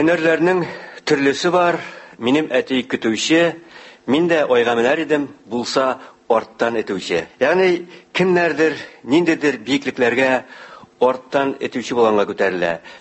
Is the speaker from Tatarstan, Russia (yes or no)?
no; Yanaul, Bashkortostan, Russia; мин иң элек үземнең туган ягым Башкортстанның Яңавыл районын, андагы Югамаш тавын күз алдына китердем